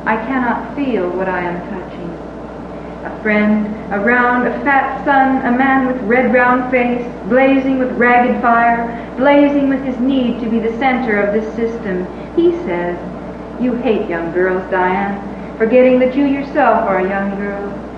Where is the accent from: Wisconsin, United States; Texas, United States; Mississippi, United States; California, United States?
California, United States; I grew up in Southern California. Means that I grew up without any snow and ice, any of the things that winter really represents for those of us who live on the East Coast.